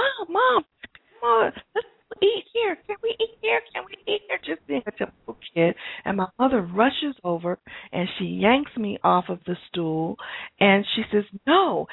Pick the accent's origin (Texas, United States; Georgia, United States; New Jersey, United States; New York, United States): Georgia, United States; Atlanta; I grew up here in Atlanta at a time when the city was segregated